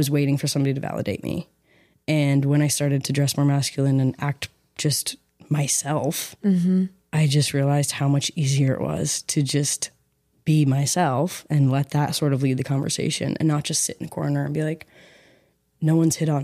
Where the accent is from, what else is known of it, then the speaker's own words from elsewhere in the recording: Boston, Massachusetts, United States; now in Los Angeles, United States; I tell people I'm from Boston, but I feel like I grew up when I came to LA and came to college